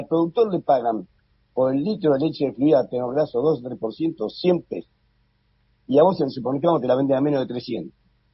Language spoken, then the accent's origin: Spanish; Tucumán, Argentina; soy tucumano, somos tímidos para el trabajo